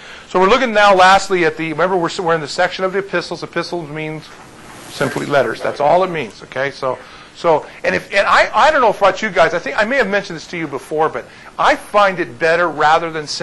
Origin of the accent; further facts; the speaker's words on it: United States; Whereas, as an American, now maybe if you epistle means...